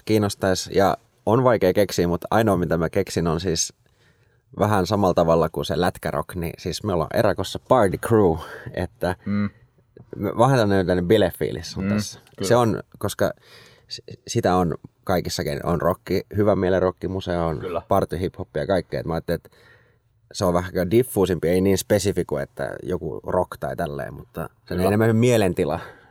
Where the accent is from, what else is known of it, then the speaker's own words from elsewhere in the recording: Espoo, Uusimaa, Finland; Joo, huomio Fat Lizard, että me ollaan espoolaisia myös, että tässä on tämmöinenkin connection